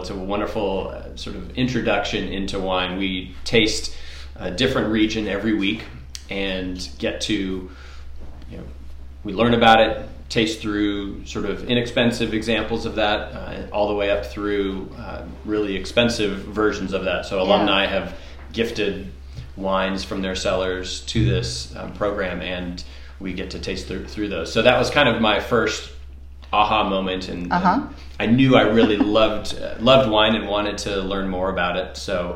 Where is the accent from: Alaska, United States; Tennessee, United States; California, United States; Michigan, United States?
California, United States; Berkeley; I was born in Berkeley, California, so not too far away, not quite wine country, but close proximity. So I grew up sort of close to wine, but wasn't a winemaking family.